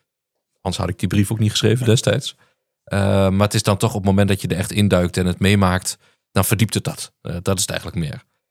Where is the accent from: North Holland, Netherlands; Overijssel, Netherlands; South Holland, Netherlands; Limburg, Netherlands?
Overijssel, Netherlands; ik ben in Twente geboren en opgegroeid.